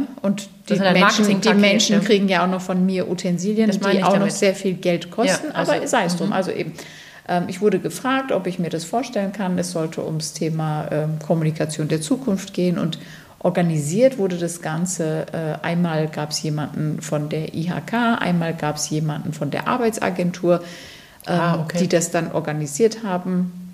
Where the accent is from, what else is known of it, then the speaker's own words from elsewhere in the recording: North Rhine-Westphalia, Germany; also ich komme ja aus dem Ruhrgebiet, ne? Wir sind ja mit Pommes groß geworden.